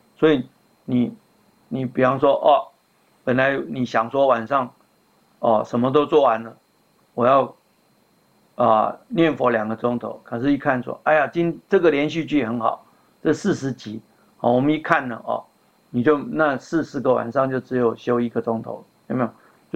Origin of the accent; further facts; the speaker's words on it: China; 因为我们中国人有的是说要给他穿多少层多少层衣服啊